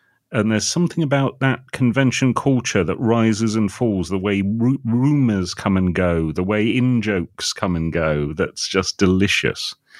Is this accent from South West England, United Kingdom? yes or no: yes; South West England, United Kingdom; accent: West Country; And I have him talking with, what's actually my natural accent? This, which is a pirate accent, really, because this is where pirates come from.